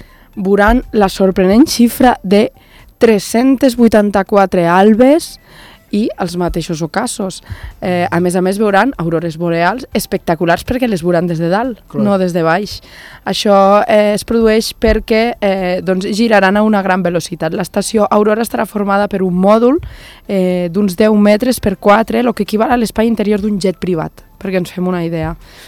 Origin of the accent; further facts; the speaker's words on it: Escaldes-Engordany, Andorra; Sí, pues yo soy engordanyesa